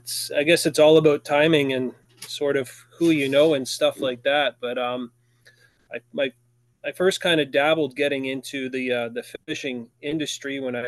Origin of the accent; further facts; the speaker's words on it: St. Catharines, Ontario, Canada; so I grew up in St. Catharines, and we were just up the hill from Port Dalhousie Harbor on Lake Ontario here.